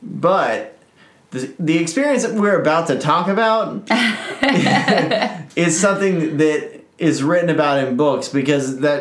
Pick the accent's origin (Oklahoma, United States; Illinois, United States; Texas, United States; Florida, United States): Oklahoma, United States; And just rewind a bit because I'm from Oklahoma.